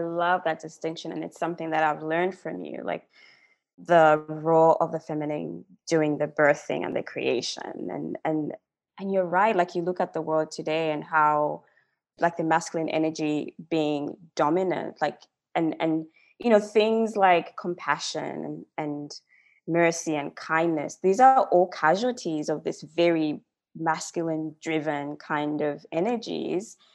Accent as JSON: {"language": "English", "country": "Zambia", "said": "I'm from Zambia, which is like a small country in Africa. You know, I've lived in different countries."}